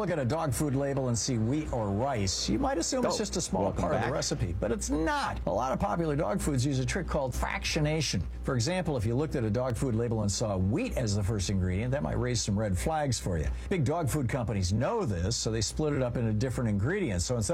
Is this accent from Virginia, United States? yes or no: no; Michigan, United States; I mean, I grew up in Michigan. I remember, you know, Flint. I used to go to Flint. I used to go to Detroit all the time.